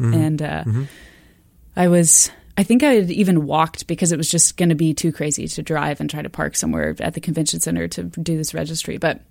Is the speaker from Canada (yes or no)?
no; Austin, Texas, United States; as a kid growing up in Austin, which is a relatively family-friendly town, or at least was when I was growing up